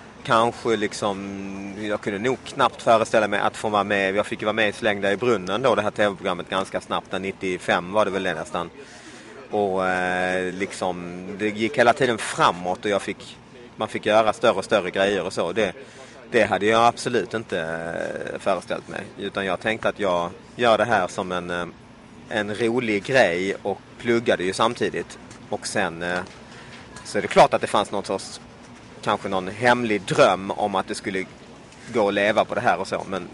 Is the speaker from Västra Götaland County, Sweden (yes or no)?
no; Lund, Skåne, Sweden; Jag kommer alltid hit, för det är ju min hemstad. Jag är född och uppväxt här